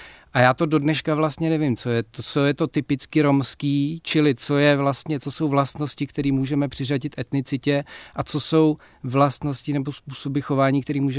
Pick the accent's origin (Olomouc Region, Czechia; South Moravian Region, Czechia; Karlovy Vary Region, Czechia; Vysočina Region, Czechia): Vysočina Region, Czechia; já pocházím z vesnice na Vysočině, kde žádný Romové nebyli. Chodil jsem na gympl v Bystřici nad Prštejnem, potom na vejšky v Praze